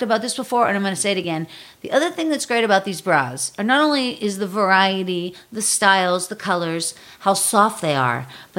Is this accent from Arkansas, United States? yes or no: no; Pittsburgh, Pennsylvania, United States; when I go back east to visit my family, and I'm from Pittsburgh